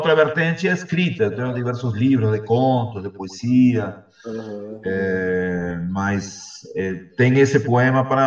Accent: Rio Grande do Sul, Brazil; Eu sou gaúcho, né? Gaúcho, da mesma região cultural, né?

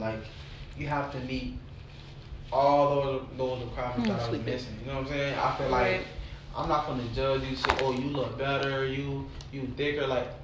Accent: Florida, United States; I'm not saying they closed minded, but y'all know I'm from Broward.

